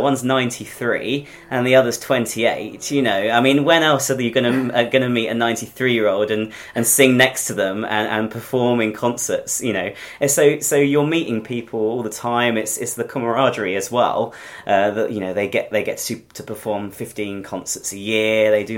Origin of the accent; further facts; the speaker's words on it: Chichester, South East England, United Kingdom; I was born in Sussex, down in Chichester, but I went to school at Chichester Cathedral School